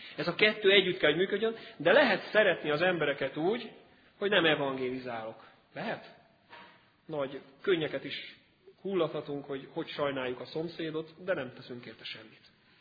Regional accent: Budapest, Hungary; Azon én személyesen ott tudtam lenni, mint budapesti

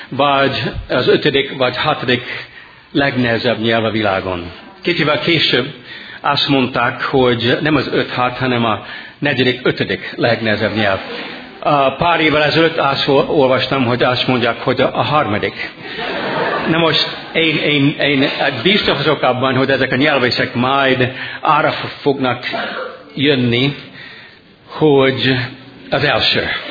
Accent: United States; Hungarian is a second language; moved away as an adult; now in Hungary; amerikai vagyok, és 31 éve itt szolgálok és élek, mint misszionárius Magyarországon. Ami azt jelenti, hogy 31 éve küszködök a ti nyelvetekkel.

